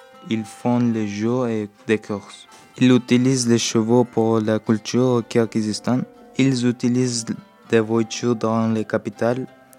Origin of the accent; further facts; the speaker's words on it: Turkey; now in France; j'habite en France, je suis turc, j'ai 14 ans.